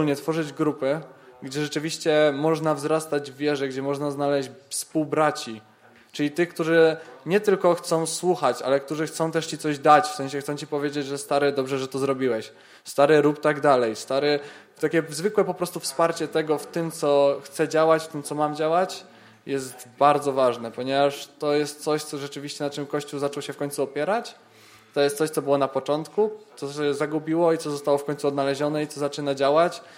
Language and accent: Polish; Gdańsk, Pomeranian Voivodeship, Poland; Bo ja pochodzę z Gdańska i ostatnie 4 lata jeszcze mieszkałem w Gdańsku.